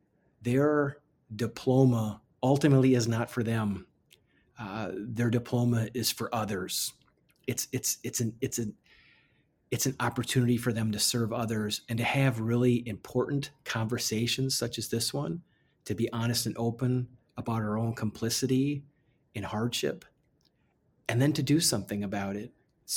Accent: Amherst Junction, Wisconsin, United States; And I was taught that growing up in Amherst Junction, Wisconsin, because I knew who those folks were.

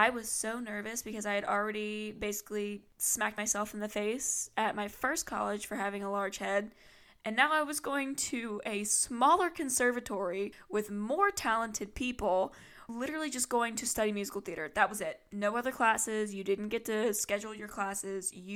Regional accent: West Virginia, United States; Sorry, not sorry. I'm from West Virginia. I can't say anything. My state's fucking boring too.

